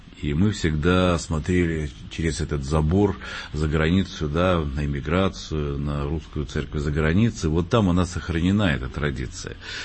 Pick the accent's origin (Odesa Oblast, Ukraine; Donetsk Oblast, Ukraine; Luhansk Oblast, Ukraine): Odesa Oblast, Ukraine; Odesa; born there; Я родился в Одессе, для меня Украина – это родная страна.